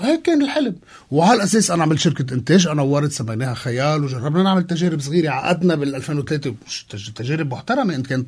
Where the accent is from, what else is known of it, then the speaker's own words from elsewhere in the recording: Lebanon; لهويتك انه انا لبناني وانا شاطر وفي لبنانيين وشاطرين